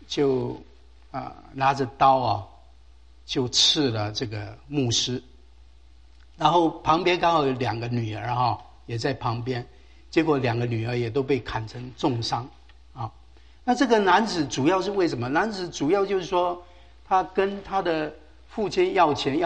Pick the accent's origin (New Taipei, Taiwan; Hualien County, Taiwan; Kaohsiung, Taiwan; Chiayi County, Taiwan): Chiayi County, Taiwan; 那他就在嘉义的一个水上教会啊，那个地方叫水上教会啊。那个地方离我家乡不远啊